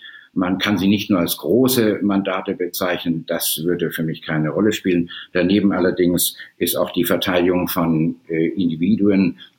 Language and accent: German; Baden-Württemberg, Germany; now in Hamburg, Germany; bin ich dann zurückgekehrt, aber nicht nach Südbaden, wo ich herstamme, sondern nach Hamburg und habe mir hier mein Berufsleben aufgebaut.